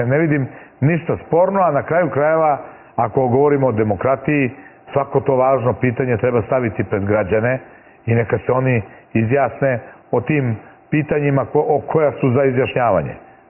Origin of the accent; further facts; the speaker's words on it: Serbia; ja sam stranac iz Srbije